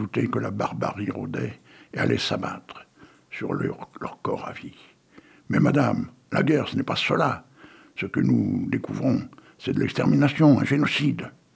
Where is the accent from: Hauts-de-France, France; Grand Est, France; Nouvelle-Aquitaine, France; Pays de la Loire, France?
Hauts-de-France, France; Bruyères-Artois; born there; même si je suis né à Bruyères-Artois, en plein dans un tas de charbon.